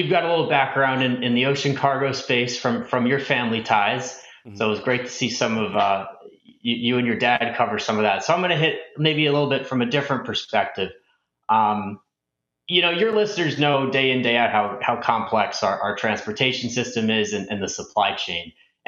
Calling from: Westport, Connecticut, United States; I'm coming in from Westport, Connecticut, and Happy to be here today

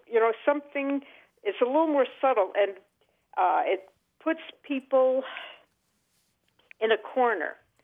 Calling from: Burlington, Vermont, United States; I'm calling from Burlington, Vermont.

